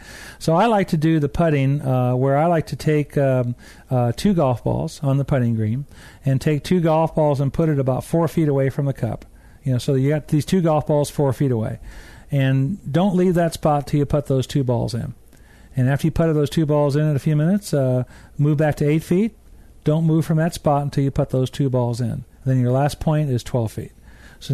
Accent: California, United States; I was not raised on fancy courses like these. I was raised in Southern California on the average municipal course.

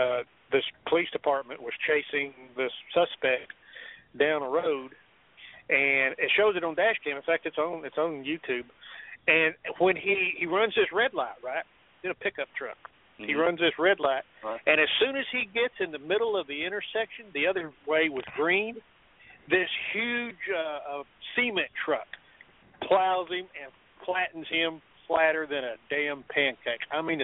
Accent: DeSoto, Texas, United States; Yeah, DeSoto, Texas. My hometown.

